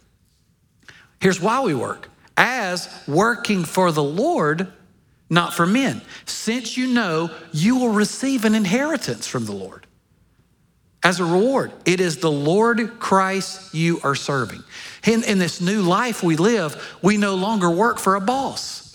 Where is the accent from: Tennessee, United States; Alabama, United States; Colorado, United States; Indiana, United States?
Alabama, United States; I'm from Alabama. We didn't know how to act up there.